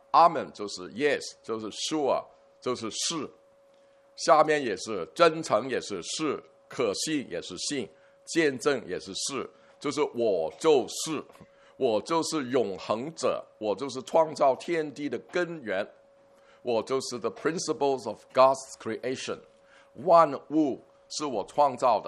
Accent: Guangdong, China; 是你们说我们广东人有一句话

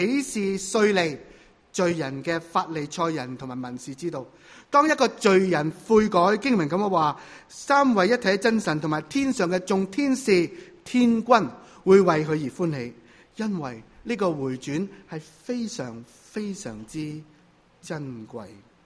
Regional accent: China; 当时的犹太籍的妇女也都跟我们中国人的传统有点相似，女子出嫁是有什么陪嫁的嫁妆

